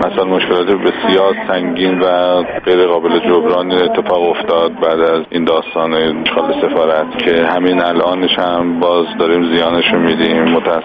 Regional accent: Iran; به عنوان یک ایرانی پوزش میخوام

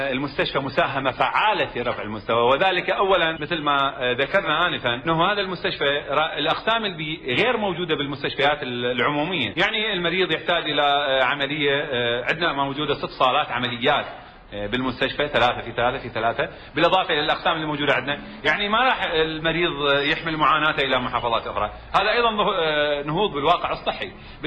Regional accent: Nasiriyah, Dhi Qar, Iraq; فأول شيء حبيت أقدم مدينتي العزيزة الناصرية اللي أنا أكل لها فضل عظيم هي وأهلها

